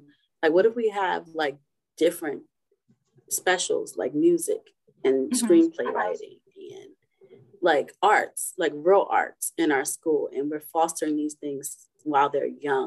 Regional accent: Willingboro, New Jersey, United States; because I'm from Willingboro, so it's a small town outside of Trenton, and we're like an hour and a half from New York and like 30 minutes from Philadelphia.

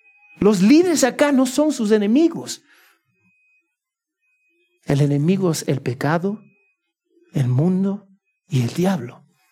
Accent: United States; now in Peru; No importa que yo soy de los Estados Unidos, no importa que ustedes son peruanos.

